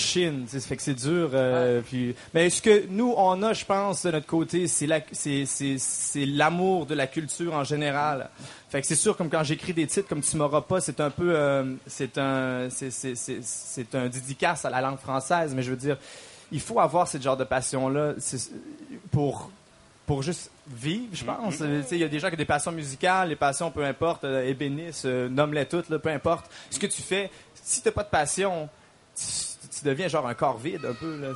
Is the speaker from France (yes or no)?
no; Quebec, Canada; je suis originairement du Québec, fait que c'est sûr et certain, j'ai grandi avec cette piqûre-là de vouloir dire, je suis un francophone, c'est dans mes veines, c'est dans mon sang.